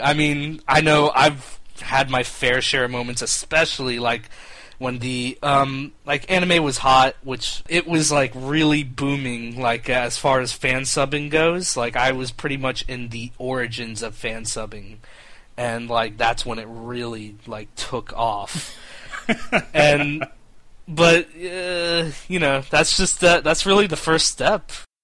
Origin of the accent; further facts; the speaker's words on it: United States; no, I'm American made, like born and bred, proud. Don't mess with Texas.